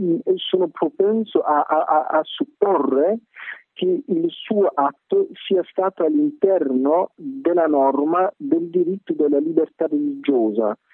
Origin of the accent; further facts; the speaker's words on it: Austria; Io vengo dall'Austria, che è pure un paese europeo e pure cattolico.